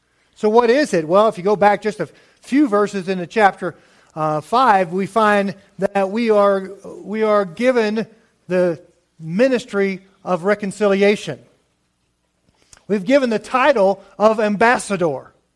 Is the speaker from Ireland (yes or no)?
no; Lake Charles, Louisiana, United States; Yeah, I'm just a Cajun boy born from … back in Lake Charles, Louisiana, and this is who I am.